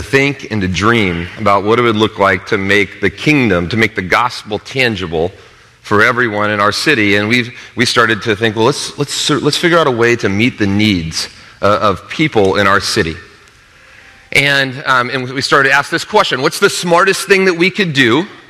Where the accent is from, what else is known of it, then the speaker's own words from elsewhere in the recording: Denver, Colorado, United States; I am from Denver, Colorado.